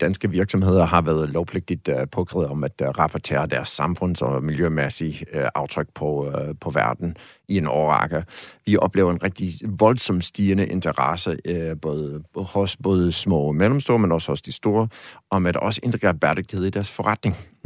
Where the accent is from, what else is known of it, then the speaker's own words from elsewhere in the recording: United States; Danish is a second language; Jeg er amerikaner.